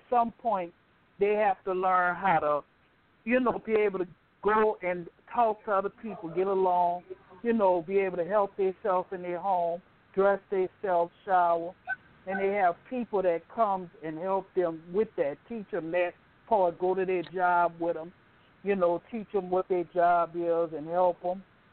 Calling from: Baton Rouge, Louisiana, United States; I'm calling from Baton Rouge, Louisiana.

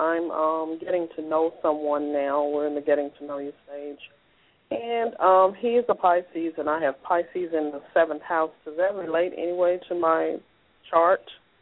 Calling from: Memphis, Tennessee, United States

